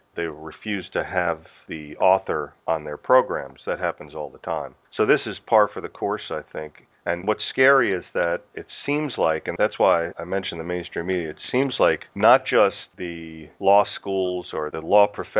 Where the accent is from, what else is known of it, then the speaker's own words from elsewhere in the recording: New Jersey, United States; growing up in the United States in the northeast part of the country, we grew up what's now a very populated state, New Jersey.